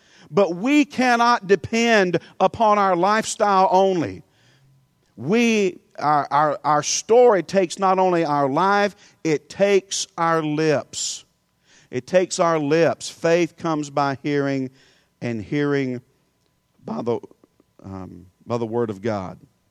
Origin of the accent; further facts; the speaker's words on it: Louisiana, United States; Let me tell you why I came from Louisiana to cut down your trees.